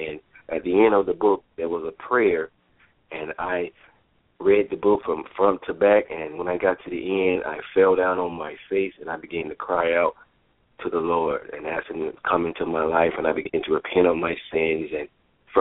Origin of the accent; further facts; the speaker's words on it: Albany, Georgia, United States; now in Troy, United States; I'm calling in from Troy, Alabama, but I'm originally from Georgia, Albany, Georgia.